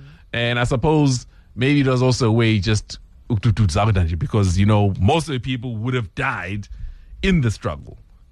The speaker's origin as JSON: {"language": "English", "country": "South Africa", "tie": "born or raised there", "said": "So, back in the day, politics was obviously banned when we were growing up in South Africa."}